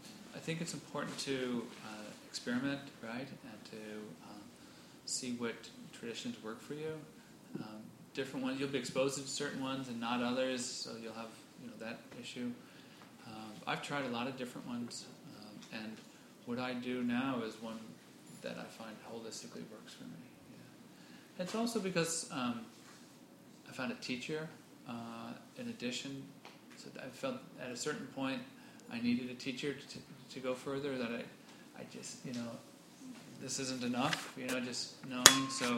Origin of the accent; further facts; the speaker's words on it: United States; You know, I grew up in America. We don't have too much of that.